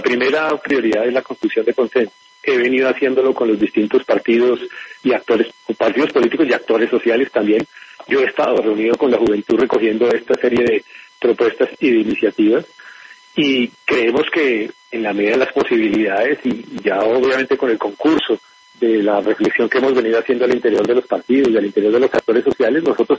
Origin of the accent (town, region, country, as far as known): Colombia